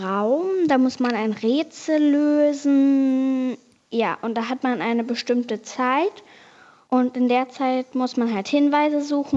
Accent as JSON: {"language": "German", "town": "Wiekenberg", "region": "Lower Saxony", "country": "Germany", "said": "Ich komme aus Wiekenberg, das liegt im Landkreis Celle."}